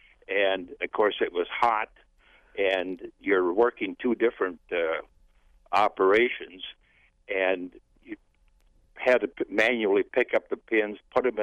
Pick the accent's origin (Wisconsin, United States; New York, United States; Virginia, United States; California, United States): Wisconsin, United States; Mellen; now in Green Bay, United States; I grew up in Mellon, Wisconsin, and I manually set pins at the Spa Bowling Tavern at for 10 cents a game.